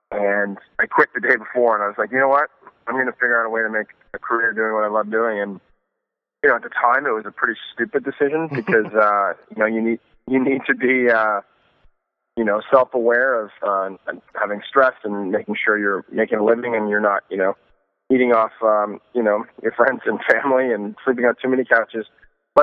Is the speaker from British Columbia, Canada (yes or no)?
no; Ottawa, Ontario, Canada; I'm originally from Ottawa, Canada, the nation's capital in the beautiful heartland of Canada. I grew up in a middle-class family and, around a lot of political sort of figures, which was, very interesting. My father worked in the government